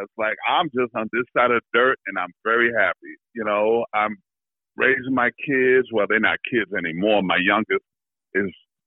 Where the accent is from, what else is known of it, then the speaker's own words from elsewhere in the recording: New York, United States; Shoot, I grew up in Harlem, New York. That was nothing. Seattle was like a small town compared to New York.